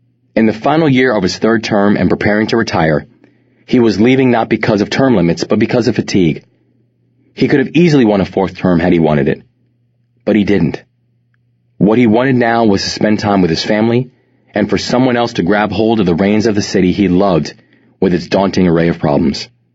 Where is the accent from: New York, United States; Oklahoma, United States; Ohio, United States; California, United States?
New York, United States; Bronx; Many of the kids I grew up with in the Bronx, including guys like Shay, who stayed outside the law, never believed that they'd have a shot.